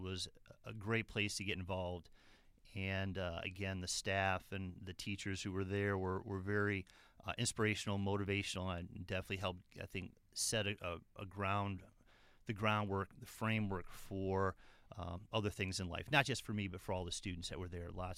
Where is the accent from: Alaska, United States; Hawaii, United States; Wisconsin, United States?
Wisconsin, United States; Kenosha; life grew up in Kenosha. I guess I'm a Southsider, is what people tell me now. Growing up, I just knew I was from Kenosha.